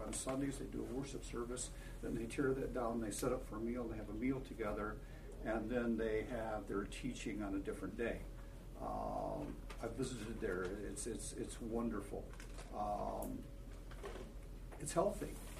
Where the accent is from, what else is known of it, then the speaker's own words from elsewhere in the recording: Detroit, Michigan, United States; I'm from the Detroit area, and there's a church there, and they meet in a basement.